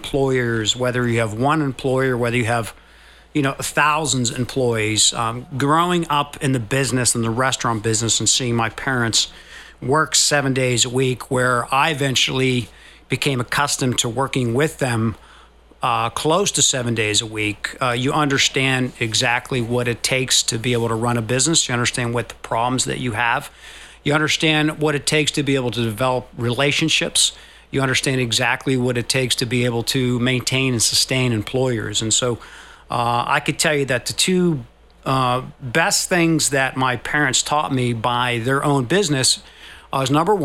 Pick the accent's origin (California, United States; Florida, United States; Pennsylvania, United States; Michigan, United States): Pennsylvania, United States; Bridgeville; Well, I grew up in the South Hills, Scott Township, but I spent most of my time in Bridgeville, PA, which is a small little town on the South Hills